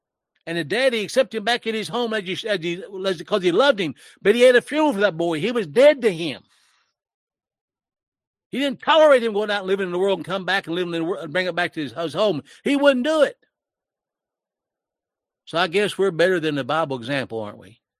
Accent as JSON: {"language": "English", "region": "West Virginia", "country": "United States", "said": "Please, I'm just a hillbilly. I'm a hillbilly from West Virginia. I barely speak English. And I talk funny."}